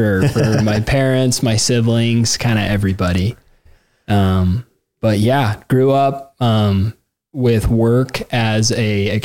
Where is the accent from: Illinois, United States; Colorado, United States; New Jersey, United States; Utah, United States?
Utah, United States; North Ogden; Well, I grew up here in North Ogden, Utah. My family is all from around here.